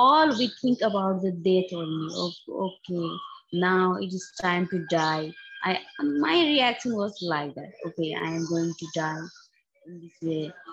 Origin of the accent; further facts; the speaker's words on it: Lumbini Province, Nepal; English is a second language; I'm basically from Nepal. I'm nearby the called Lumbini, which is the birthplace of Gautam Buddha, actually.